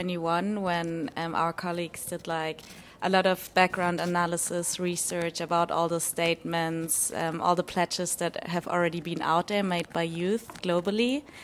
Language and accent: English; Germany; I'm from Germany